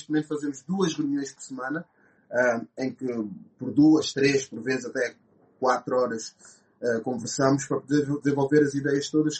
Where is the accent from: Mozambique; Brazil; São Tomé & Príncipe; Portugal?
Portugal; Vila Franca de Xira, Lisbon; moved away as an adult; now in London, United Kingdom; Eu sou de origem guinense, a Paula é de origem cabo-verdiana, mas eu nasci em Portugal, Lisboa, mais concretamente uma cidade chamada-se Vila Franca de Xira, onde eu vivi a minha vida toda até aos 20 anos e depois mais tarde vim para Londres em 2013